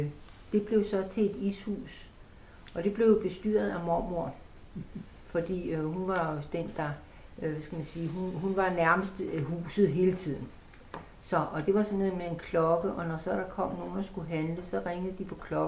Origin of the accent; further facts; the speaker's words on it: Værløse, Capital Region of Denmark, Denmark; born there; Jamen, jeg er født i 1942 på Nordvang.